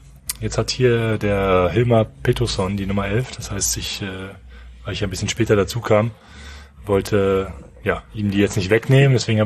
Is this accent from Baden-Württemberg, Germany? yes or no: no; Berlin, Germany; born there; now in Münster, Germany; Bin jetzt hier neu in Münster seit knapp 2 Wochen. Bin gebürtig aus Berlin.